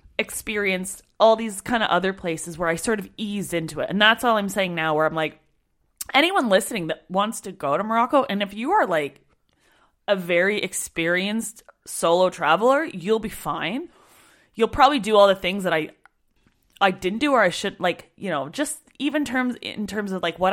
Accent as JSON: {"language": "English", "country": "Canada", "said": "I'm Canadian, obviously."}